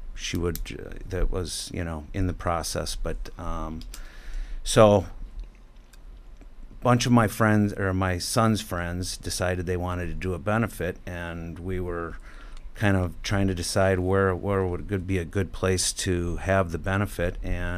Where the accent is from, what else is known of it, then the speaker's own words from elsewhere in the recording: Yorkville, United States; I am from Yorkville, just west of the interstate there.